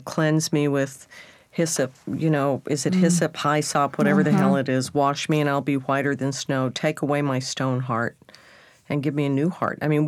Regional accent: Texas, United States; It was bad enough being a Texan and then a redneck and then not educated.

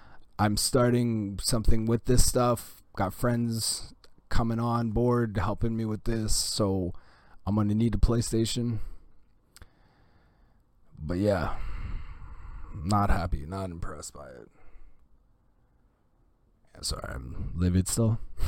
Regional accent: Canada; I'm Canadian.

